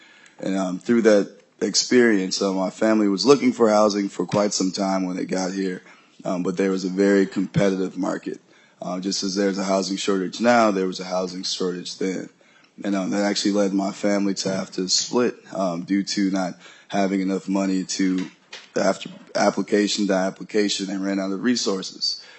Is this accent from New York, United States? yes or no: no; Chicago, Illinois, United States; now in Minnesota, United States; I'm from Chicago initially, and my parents wanted to take a leap of faith of moving here to Minnesota